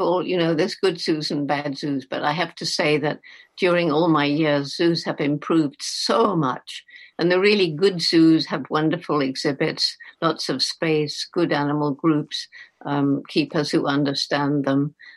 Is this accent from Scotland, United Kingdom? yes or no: no; Bournemouth, South West England, United Kingdom; born or raised there